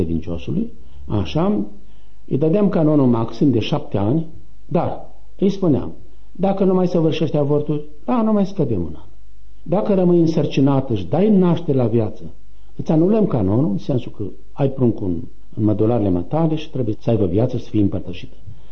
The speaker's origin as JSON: {"language": "Romanian", "town": "Măgirești", "region": "Bacău County", "country": "Romania", "tie": "born there", "said": "Eu sunt născut în satul de și parohia Măgirești, județul Bacău."}